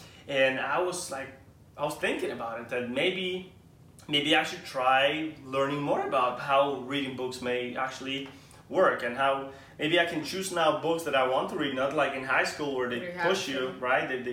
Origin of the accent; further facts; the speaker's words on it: Germany; especially I was growing up in Germany, that were reading, like we started the year in high school